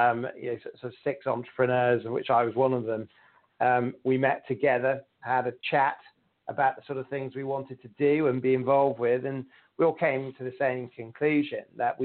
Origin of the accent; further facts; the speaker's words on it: Sheffield, Yorkshire and the Humber, United Kingdom; Sheffield is my hometown, it's the Steel City